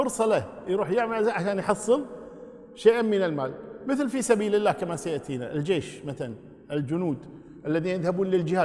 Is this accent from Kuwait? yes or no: yes; Kuwait; كمثال عندنا في الكويت